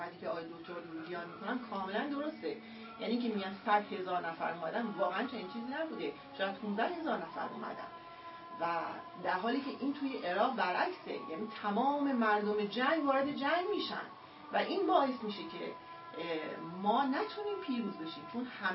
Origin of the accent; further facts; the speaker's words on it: Abadan, Khuzestan, Iran; من خودم بچه اون خطه هستم، بچه آبادان هستم